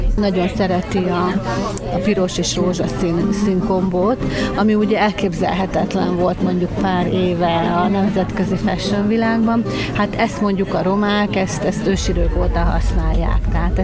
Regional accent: Szabolcs-Szatmár-Bereg, Hungary; Én mondjuk, én ugye szabolcsi vagyok, tehát az én családom szabolcsi

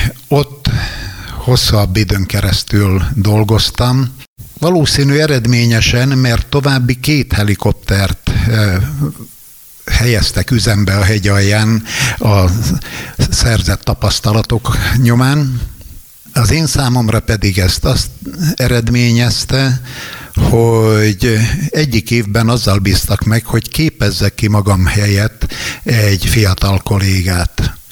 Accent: Nyíregyháza, Szabolcs-Szatmár-Bereg, Hungary; visszaköltöztünk Nyíregyházára. Tőzsgyökeres nyíregyháziként ez nem esett nagy fájdalmunkra

